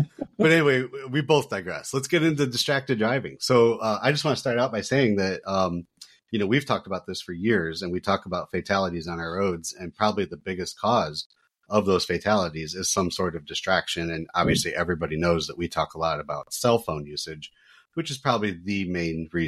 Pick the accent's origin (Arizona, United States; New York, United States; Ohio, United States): Ohio, United States; Toledo; Yeah, I'm originally from Toledo, and Detroit was my closest city for all the sports teams.